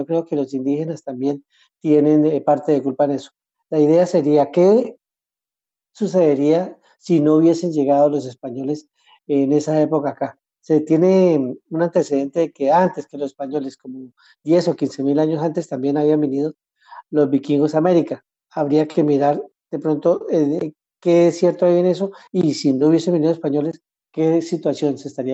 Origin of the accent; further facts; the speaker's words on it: Colombia; Yo pues soy colombiano, mi abuelo es de origen español